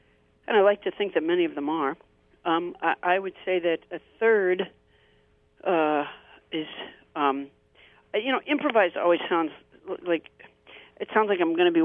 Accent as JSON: {"language": "English", "town": "Huntsville", "region": "Alabama", "country": "United States", "tie": "born there", "said": "I was born in Alabama, and I consider it one of the greatest strokes of luck that my father, when I was born, the night I was born in Huntsville, Alabama, December 29th, he was in Sudbury, Massachusetts"}